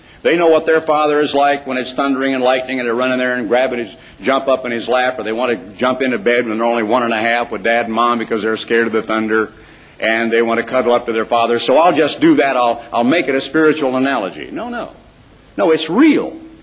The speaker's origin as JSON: {"language": "English", "town": "Portland", "region": "Oregon", "country": "United States", "tie": "born there", "said": "Now, I was born in Portland, Oregon, 65 years ago, I think today over there, or maybe yesterday, in Portland, Oregon."}